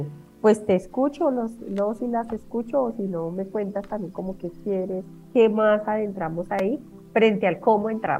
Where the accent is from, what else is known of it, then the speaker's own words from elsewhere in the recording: Colombia; también creo que nos sensibilizó de otra manera como colombianos y colombianas